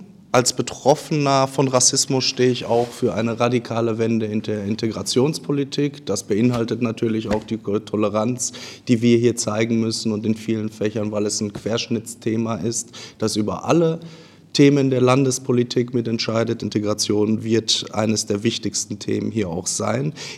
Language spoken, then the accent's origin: German; Castrop-Rauxel, North Rhine-Westphalia, Germany; born there; Ich bin 35 Jahre alt, geboren in Castrop-Rauxel.